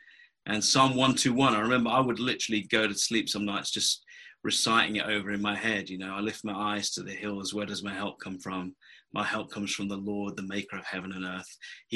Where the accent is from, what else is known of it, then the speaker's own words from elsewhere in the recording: England, United Kingdom; now in California, United States; Well, I come from England. Some people think I come from Australia, and I live in California.